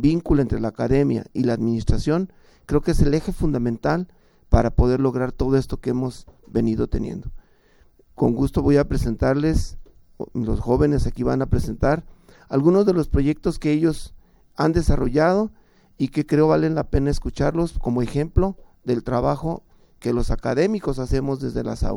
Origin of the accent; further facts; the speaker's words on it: Jalisco, Mexico; somos grandes universitarios, somos grandes jaliscienses, pero sobre todo somos buenos mexicanos